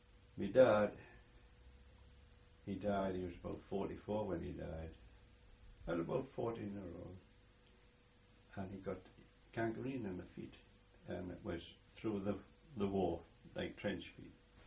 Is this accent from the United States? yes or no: no; Birtley, North East England, United Kingdom; born there; I was born in Birtley. 17 Cuthbert Street, in Birtley.